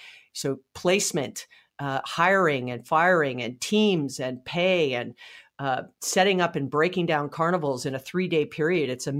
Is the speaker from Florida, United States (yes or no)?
no; Hawaii, United States; I had the wonderful pleasure of being born and raised in Hawaii, actually, which is random. I am not from a military family.